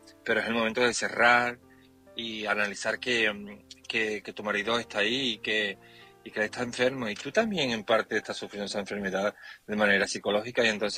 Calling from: Seville, Andalusia, Spain; Buenas noches … de Sevilla

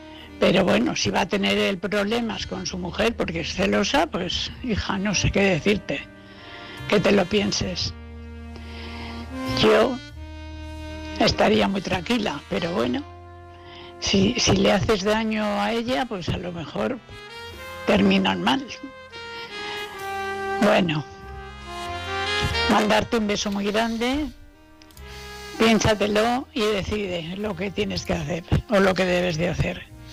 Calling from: Valencia, Valencian Community, Spain; Soy corresponsal de Valencia

